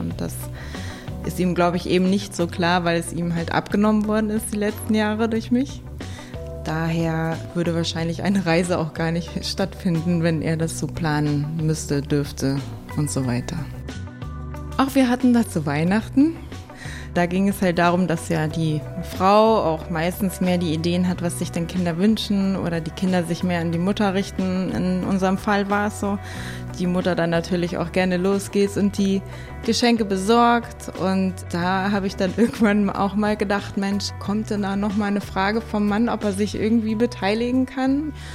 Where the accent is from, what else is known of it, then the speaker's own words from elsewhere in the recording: Lower Saxony, Germany; Ich bin im Westen aufgewachsen, in Niedersachsen